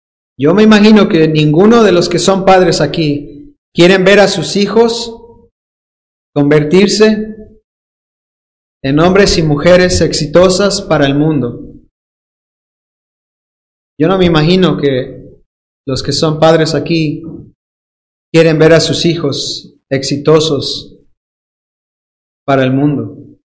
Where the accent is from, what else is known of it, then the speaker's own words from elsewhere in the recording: Dominican Republic; accent: Dominican; Y cuando utilizo yo mi acento dominicano, usted debe tener cuidado, ¿eh?